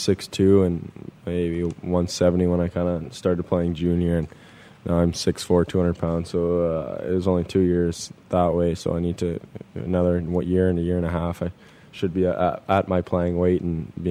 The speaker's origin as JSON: {"language": "English", "region": "Western Canada", "country": "Canada", "tie": "born or raised there", "said": "growing up in Western Canada, it's a little bit more country, and there's a lot of country influence out there and farms and that stuff."}